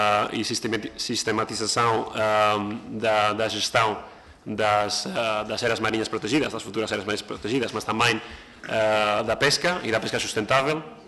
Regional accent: Spain; Portuguese is a second language; como já terão reparado, sou espanhol, por isso peço desculpas já pelo português

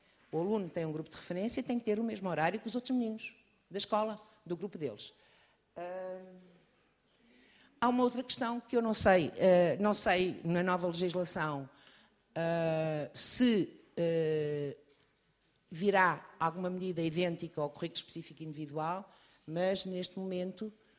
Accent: Algarve, Portugal; Eu venho do Algarve. No Algarve não temos CRIs.

